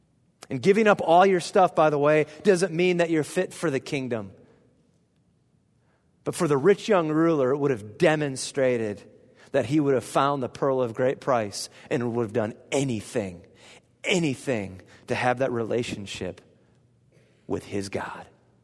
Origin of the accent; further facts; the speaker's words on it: United States; And I realize how self-centered I am as a person and as an American, that I don't consider anyone else in my decisions.